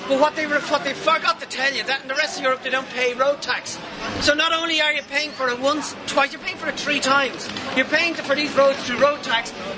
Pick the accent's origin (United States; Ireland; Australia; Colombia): Ireland; Yeah, we're fucking Irish, we drink Guinness.